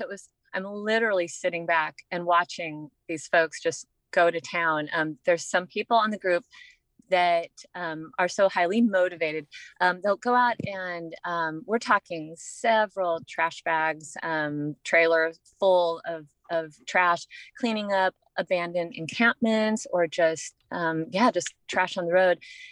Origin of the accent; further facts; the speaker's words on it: Sacramento, California, United States; I'm from Sacramento. I'm still going to pick it up.